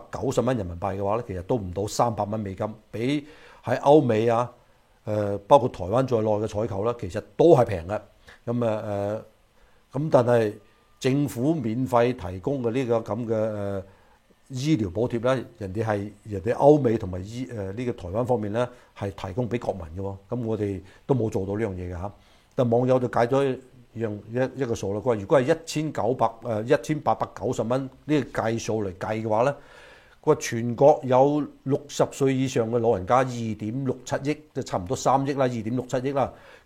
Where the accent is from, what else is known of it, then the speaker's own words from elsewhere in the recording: China; 出外邊攞我哋中國人納税人嘅錢咧